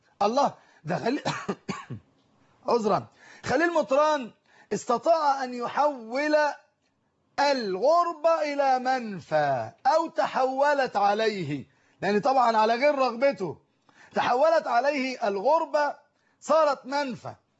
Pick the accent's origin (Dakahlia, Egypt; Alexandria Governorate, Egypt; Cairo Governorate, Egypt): Cairo Governorate, Egypt; Cairo; انا قاهري اذا ذهبت الى الاسكندرية صارت غربة بالنسبة لي